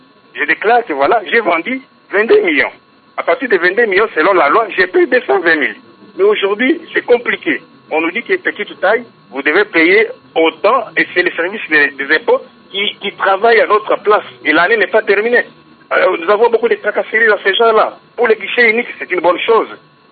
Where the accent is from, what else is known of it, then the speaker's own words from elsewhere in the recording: Kasaï-Oriental, DR Congo; ici chez nous au Kassai Oriental, vraiment ça n'existe jamais